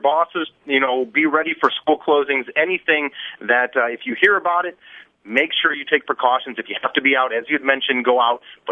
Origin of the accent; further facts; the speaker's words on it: South Bend, Indiana, United States; also born or lived in Texas, United States; now in Michigan, United States; You know, I'm originally from Indiana, from South Bend, Indiana, where the snow is even more than what we see here in mid-Michigan. I spent 3 years in Texas